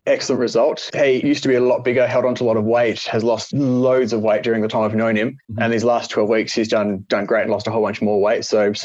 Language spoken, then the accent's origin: English; Perth, Western Australia, Australia; So I'm from Perth, Western Australia.